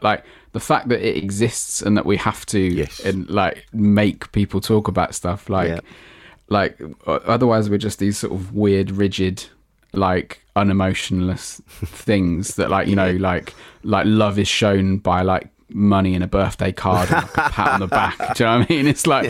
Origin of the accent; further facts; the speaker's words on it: Hereford, West Midlands, United Kingdom; because I'm like from Hereford originally. So right. Small little rural market town.